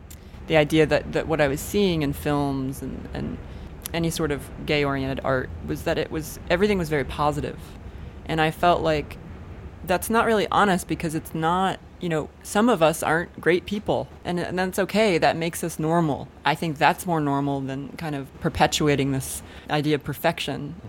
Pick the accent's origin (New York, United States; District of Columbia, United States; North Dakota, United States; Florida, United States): Florida, United States; Palm Bay; Palm Bay, Florida.